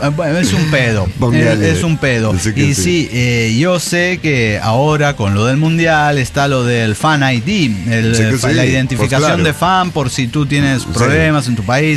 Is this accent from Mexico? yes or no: yes; Mexico; como mexicano, al grito de guerra, estamos bien jodidos.